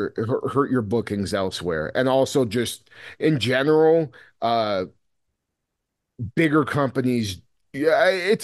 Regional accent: Arizona, United States; No, so I'm from Arizona.

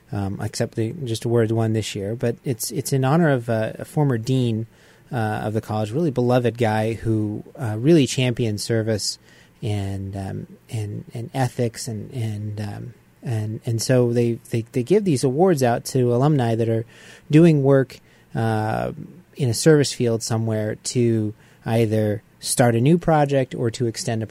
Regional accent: Des Moines, Iowa, United States; born there; I was born here in Des Moines, so I kind of defied the trend, one of the few Des Moines or Iowa guys that goes to Grinnell

